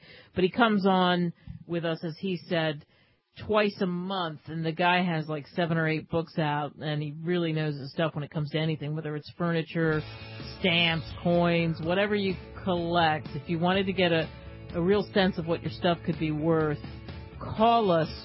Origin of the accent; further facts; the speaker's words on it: Cherry Hill, New Jersey, United States; I grew up in Cherry Hill, New Jersey, and he used to live in Cherry Hill, New Jersey.